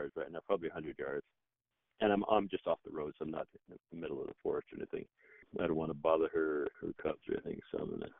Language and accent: English; Nebraska, United States; Part of how I got into it was growing up in Nebraska along the Platte River, where we had a hunting cabin on the Platte River